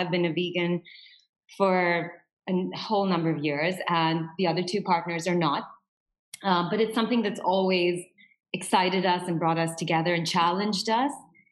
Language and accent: English; India; now in Dubai, United Arab Emirates; So I'm from India.